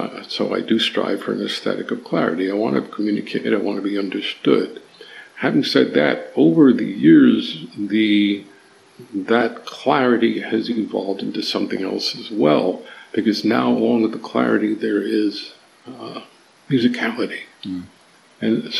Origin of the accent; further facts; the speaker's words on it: New York, United States; I am Puerto Rican from New York. My father was born in Puerto Rico, and so I have a deep concern for the island and its politics and its history.